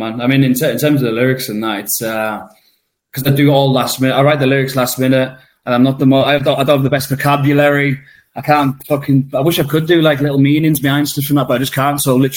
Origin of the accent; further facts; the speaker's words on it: North West England, United Kingdom; now in London, United Kingdom; It's like, the North's my home. I am a Northerner, but I couldn't go back. To be honest, when I go back to Blackpool, even when I go back to Carlisle, they remind me of mini Londons these days